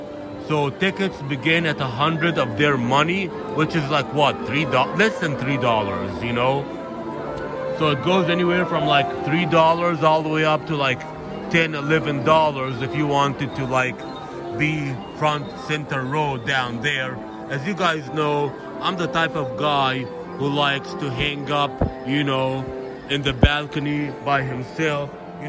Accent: United States; $9 to me and you as an American, that ain't nothing.

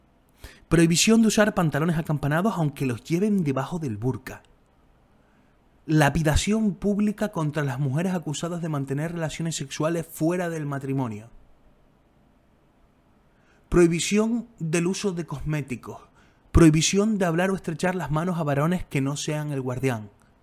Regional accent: Spain; pero claro, como somos españoles, cultura patriarcal, no sé qué

